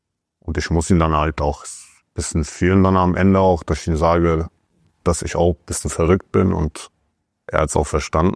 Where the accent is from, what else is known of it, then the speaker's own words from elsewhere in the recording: Frankfurt, Hesse, Germany; Also ich komme aus Frankfurt